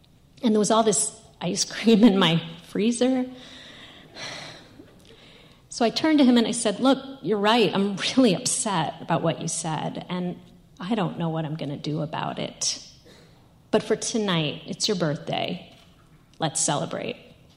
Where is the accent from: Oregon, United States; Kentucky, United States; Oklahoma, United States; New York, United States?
New York, United States; He's from Indiana, I'm from New York. He's Catholic, I'm Jewish. His people come from the hills of Tennessee. I'm a first-generation daughter of immigrants.